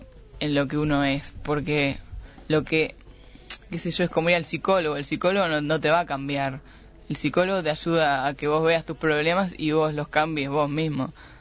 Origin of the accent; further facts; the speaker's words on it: Uruguay; Es mentira que somos uruguayos y somos medio hippie